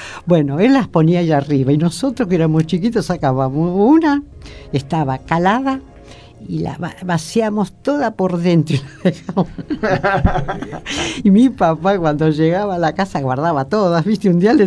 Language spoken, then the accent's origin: Spanish; San Martín, Buenos Aires Province, Argentina; Yo soy de San Martín. Nací en Capital, pero mi papá nos llevó a vivir a San Martín.